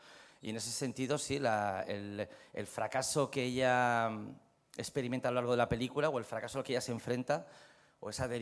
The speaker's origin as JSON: {"language": "Spanish", "town": "Madrid", "region": "Community of Madrid", "country": "Spain", "also_born_or_lived": "Cabezón de la Sal", "said": "y yo soy de Madrid, pero vengo de Cabezón de la Sal."}